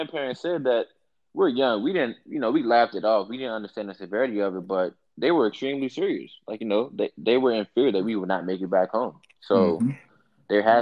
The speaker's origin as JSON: {"language": "English", "region": "Maryland", "country": "United States", "tie": "born or raised there", "said": "Where I grew up at in Prince George's County, that's the largest Black county in America."}